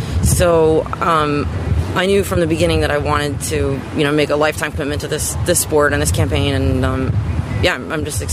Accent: Wilmette, Illinois, United States; I'm from Wilmette, Illinois, and I sail the 49er FX.

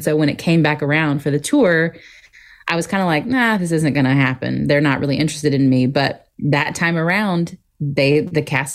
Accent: Arkansas, United States; I'm from Arkansas originally, so I spent a couple of years bouncing around different theaters near where I grew up in Arkansas

